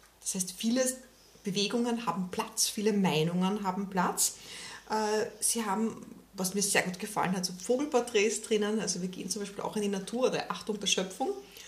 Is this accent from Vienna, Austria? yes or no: yes; Vienna, Austria; über das ich als Wienerin